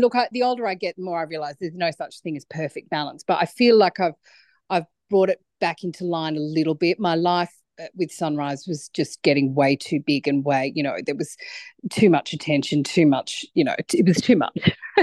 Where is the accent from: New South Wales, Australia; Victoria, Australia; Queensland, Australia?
New South Wales, Australia; I grew up in the Snowy Mountains on a property, a sheep and cattle property on the Monero.